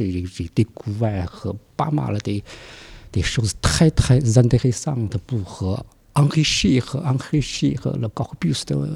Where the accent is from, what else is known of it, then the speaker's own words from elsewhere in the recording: China; French is a second language; now in France; Je suis originaire de Chine. Je vis en France depuis une vingtaine d'années.